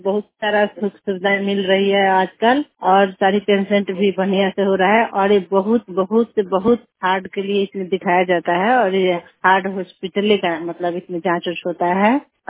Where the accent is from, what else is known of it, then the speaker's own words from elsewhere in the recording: Parsa, Bihar, India; और मैं पचलक पंचायत के रहने वाली हूँ और मेरा प्रखंड पड़ता है परसा।